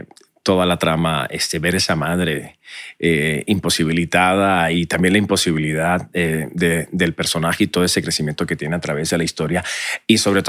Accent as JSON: {"language": "Spanish", "country": "Puerto Rico", "tie": "born or raised there", "moved": "as an adult", "said": "yo soy nacido y criado en Puerto Rico. Yo salí de Puerto Rico cuando tenía 27 años"}